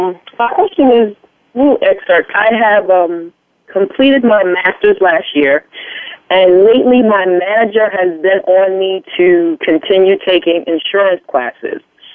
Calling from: New York City, New York, United States; I'm calling in from the Bronx, New York.

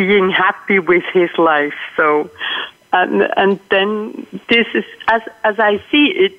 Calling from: Thun, Bern, Switzerland; I'm calling in from Thun in Switzerland.

